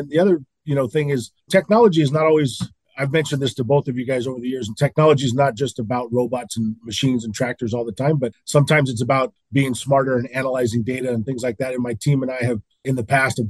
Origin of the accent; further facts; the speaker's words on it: Salinas, California, United States; I was born and raised in Salinas, and my family had nothing to do with agriculture.